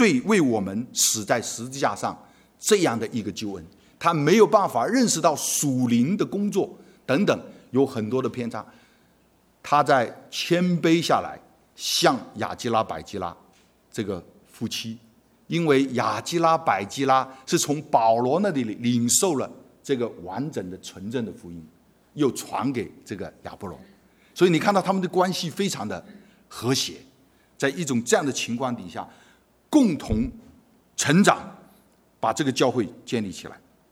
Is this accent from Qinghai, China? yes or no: no; Guangdong, China; 我本身也是广东人